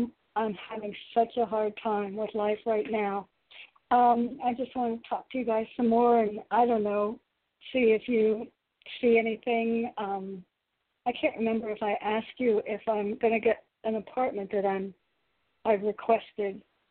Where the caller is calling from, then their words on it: Connecticut, United States; again from Connecticut.